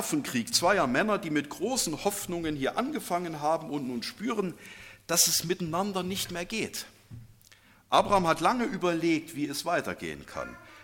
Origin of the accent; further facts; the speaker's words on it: Thuringia, Germany; weil ich schon als kleines Kind, ich komme aus dem Westen Thüringens, hatte ich guten Empfang.